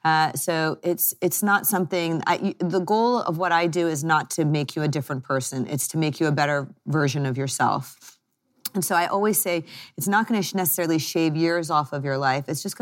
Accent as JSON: {"language": "English", "region": "Maryland", "country": "United States", "tie": "born or raised there", "also_born_or_lived": "Washington, D.C.", "moved": "as an adult", "lives_now": "United Kingdom", "said": "I grew up in America. So I grew up in Maryland, and then I went to school in D.C. I was at Georgetown. And then I did my training at GW, which is still in D.C., and I even started private practice there. And then I moved to the UK"}